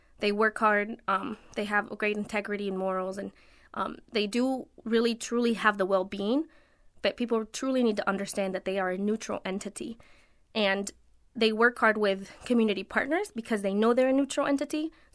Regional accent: Mexico; now in United States; So I'm not originally from the U.S. I am a citizen currently, but I was originally from Mexico, and when I came to the United States, I was a migrant worker.

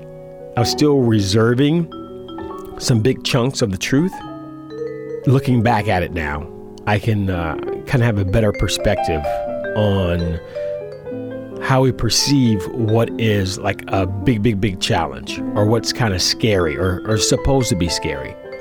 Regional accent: Oakland, California, United States; I said, "I grew up in Oakland, and my stepfather was Jehovah's Witness, and my real father was a pimp."

